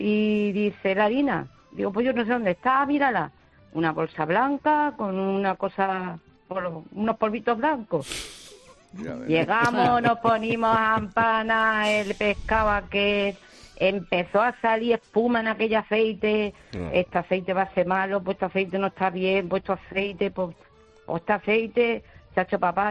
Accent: Zafra, Extremadura, Spain; now in Huesca, Spain; primero tengo que decir que vivo en Huesca, pero que soy de Zafra, porque si no, quien me oiga dirá que no soy yo. Entonces, a mí lo que me pasó, porque vivíamos en un pueblo al lado de Zafra, que se llama Alconera, mi padre era guardia

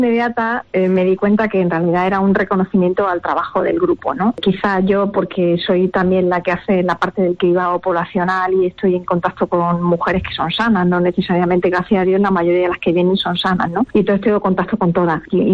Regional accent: Andalusia, Spain; now in Toledo, Spain; yo soy andaluza y tengo un corazón andaluz, pero Toledo me ha dado todo lo importante de la vida. Me ha dado mi vida profesional, conocí a mi marido aquí, tengo 2 hijos toledanos ya.

